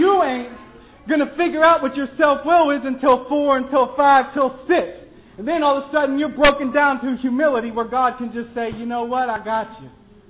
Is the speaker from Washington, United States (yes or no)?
no; New Castle, Pennsylvania, United States; now in Philadelphia, United States; I'm from Newcastle, Pennsylvania. I got introduced there.